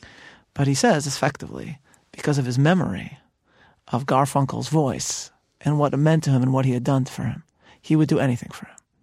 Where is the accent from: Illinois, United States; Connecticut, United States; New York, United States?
Illinois, United States; Chicago; I'm from Chicago. I don't have to like it, but that's how it is.